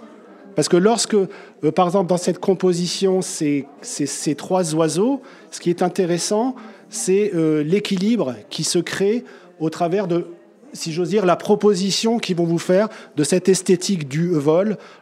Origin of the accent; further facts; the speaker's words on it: Châtillon-Coligny, Centre-Val de Loire, France; Moi, je suis de Châtillon-Coligny.